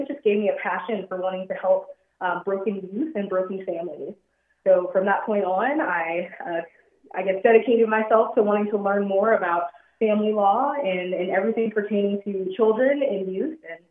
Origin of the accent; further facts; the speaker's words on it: Virginia, United States; I was born and raised in New Kent County.